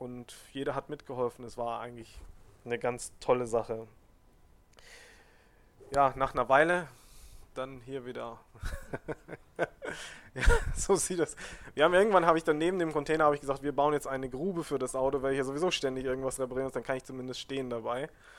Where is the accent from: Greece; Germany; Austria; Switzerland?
Germany; Also wir als Deutsche haben so viel gute Möglichkeiten, da habe ich gedacht, da müssen wir auch helfen.